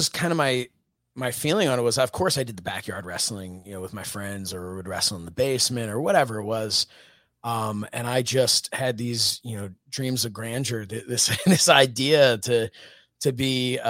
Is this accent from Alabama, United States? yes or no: no; Dresher, Pennsylvania, United States; So where I grew up actually is important to the story of how I got into the business. But I, so I grew up in the suburb of Philadelphia. It was actually a little town called Dresher, Pennsylvania. And I grew up there.